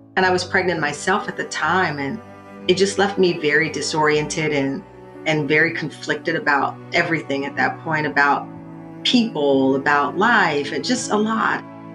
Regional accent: Luling, Texas, United States; I grew up in Luling, Texas, which is in hill country right outside of Austin.

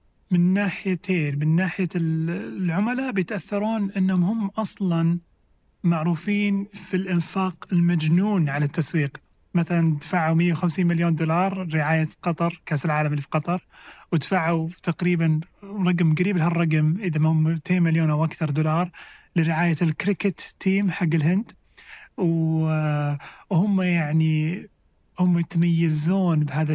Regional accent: Saudi Arabia; حتى حنا عندنا بالسعودية

